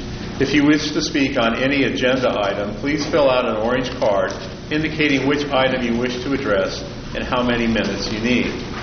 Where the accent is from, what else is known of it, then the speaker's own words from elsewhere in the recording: Bishop, California, United States; I'm from Bishop, and I am the chair.